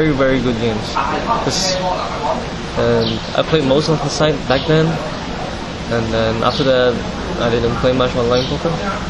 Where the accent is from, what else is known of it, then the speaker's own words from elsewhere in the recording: Malaysia; English is a second language; now in Macau; I'm from Malaysia. I grew up I spent most of my time in Malaysia. Now I spend most of the time in Macau, Hong Kong.